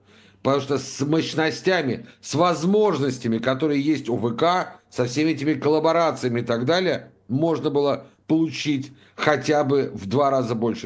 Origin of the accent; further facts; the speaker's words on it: Moscow, Russia; А знаешь, как москвич, я помню